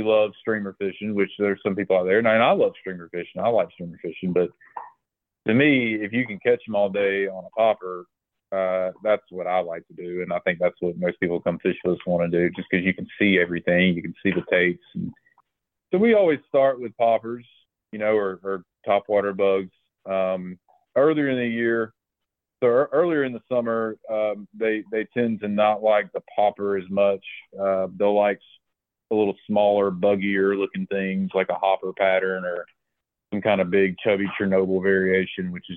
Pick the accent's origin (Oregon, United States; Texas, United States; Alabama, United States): Alabama, United States; Dothan; I grew up in Dothan, Alabama, and I mean, gnats and mosquitoes were always a thing.